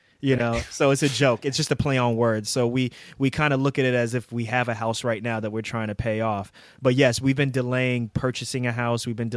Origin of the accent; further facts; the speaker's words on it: New York, United States; moved away as an adult; As you can see, I'm an East Coaster. I'm from New York. My wife is from New York, but we are in Pennsylvania.